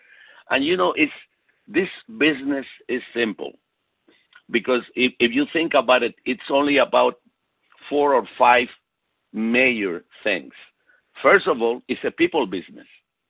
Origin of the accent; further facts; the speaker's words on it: Venezuela; also born or lived in Chile / Puerto Rico; I was born in Chile. And then after I was 3 years old, my family moved to Venezuela, and I spent some years over there. And then after that, my family moved to Puerto Rico in the Caribbean.